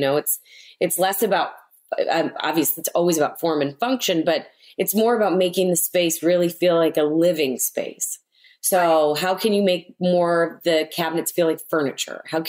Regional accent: Chicago, Illinois, United States; because, you know, growing up in Chicago, that's what it's about, the history and the architecture.

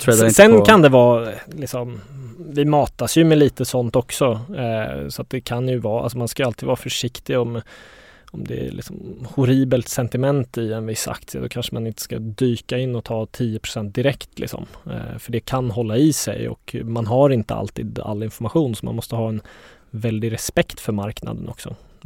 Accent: Oslo, Norway; Swedish is a second language; now in Sweden; född och uppvuxen i Oslo. Så jag är norrman.

